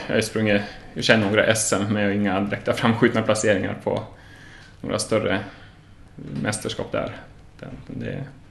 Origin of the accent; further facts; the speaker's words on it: Sollerön, Dalarna County, Sweden; jag kommer från Sollerön. Det är bara 1,5 mil här från Mora, då, så det är nästgårds i alla fall.